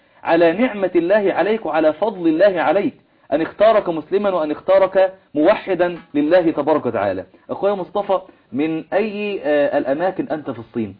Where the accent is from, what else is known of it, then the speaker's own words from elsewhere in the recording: Egypt; يعني زي كلية الحقوق عندنا في مصر كلية القانون.